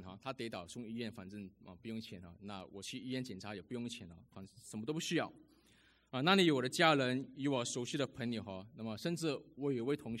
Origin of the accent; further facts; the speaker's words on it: New Zealand; 我认为只要我回到我自己的家乡，只要我见到我的父母亲，只要我回到纽西兰